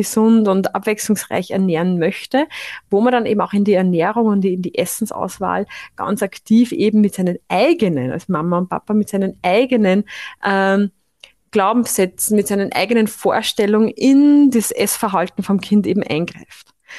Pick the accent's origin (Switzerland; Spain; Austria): Austria; Upper Austria; ich bin aus Oberösterreich, weil du bist ja aus der Steiermark, also ich bin aus Oberösterreich